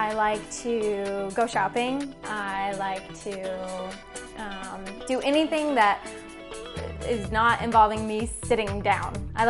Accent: Bellville, Texas, United States; I'm from Belleville, Texas

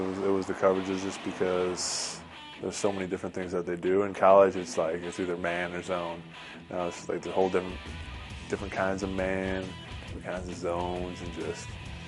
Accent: Chicago, Illinois, United States; Yeah, I mean, I'm from Chicago, so obviously I watched that rivalry, the Bears and the Packers all my life, so.

